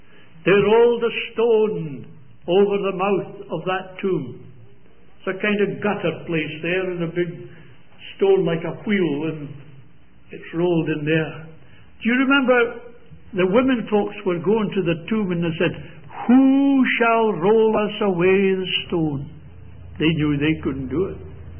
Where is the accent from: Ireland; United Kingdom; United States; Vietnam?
United Kingdom; I said, "Well, I came from Britain over here."